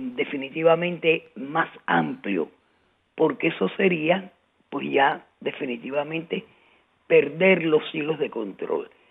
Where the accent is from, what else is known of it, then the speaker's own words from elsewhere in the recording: Cuba; como cubana.